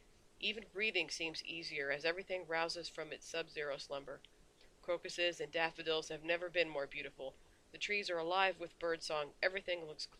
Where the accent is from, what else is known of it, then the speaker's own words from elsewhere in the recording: Kansas, United States; moved away; The first excerpt I'd like to share with you is about my home state of Kansas and an incident that happened not long after I'd moved to the New York metro area.